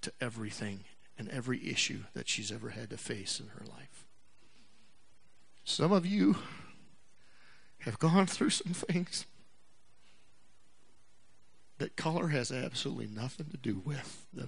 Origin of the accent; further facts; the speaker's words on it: Texas, United States; I came from Texas. They got a different way of thinking in Texas.